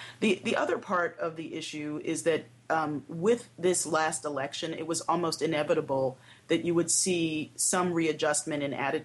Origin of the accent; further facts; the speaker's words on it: Baltimore, Maryland, United States; but there are communities like the one I grew up in Baltimore, where the entire community has felt a ripple effect of persistent unemployment.